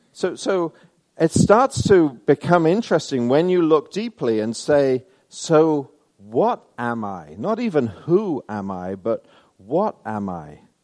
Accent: England, United Kingdom; now in United States; I'm really proud that I'm English, and now I've become American

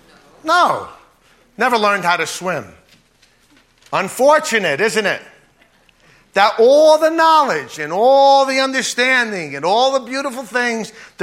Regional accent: New Jersey, United States; I come from the East, as our brother seemed to indicate, New Jersey. I know that seems like a foreign land to many of you. You think it's in another continent, but it's not. It's near New York City. We talk a little differently.

